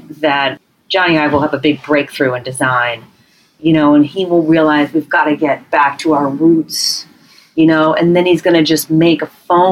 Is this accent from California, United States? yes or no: no; New York, United States; what it says about me as a New Yorker.